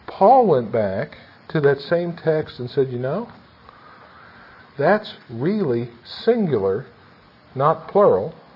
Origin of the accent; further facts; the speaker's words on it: Philadelphia, Pennsylvania, United States; since I'm from the Philadelphia area, with a little bit of attitude.